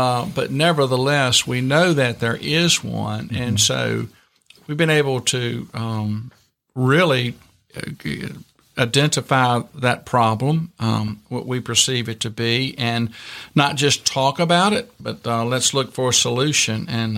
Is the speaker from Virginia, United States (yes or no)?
yes; Virginia, United States; But I grew up in Virginia, in small town, rural Virginia, worked